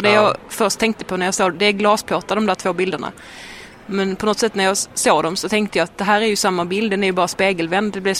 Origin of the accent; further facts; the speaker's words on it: Skåne, Sweden; accent: Skånska; att jag är kvinna och att jag pratar skånska